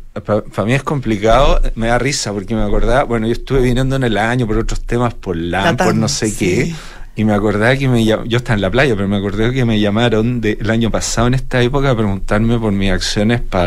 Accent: Chile; nosotros como chilenos, a través

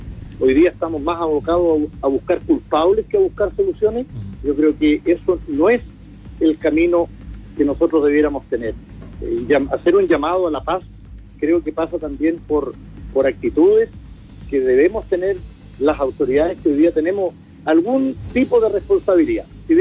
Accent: Chile; si todos somos chilenos, ¿por qué tenemos que estar buscando medidas de represión para solucionar problemas?

